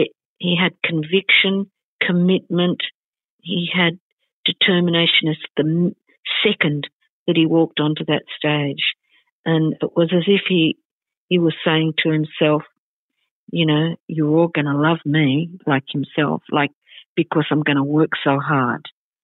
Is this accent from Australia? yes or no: yes; Australia; accent: Australian; fascinated by my Australian accent, which we laugh at because we think we just speak normally.